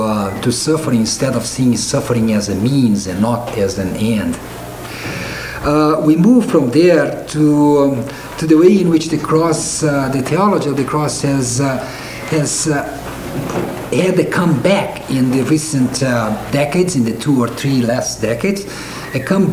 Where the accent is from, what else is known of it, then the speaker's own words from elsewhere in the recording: Brazil; now in Chicago, United States; I come from Brazil, and I have been teaching for the last years in Chicago at the Lutheran School of Theology at Chicago.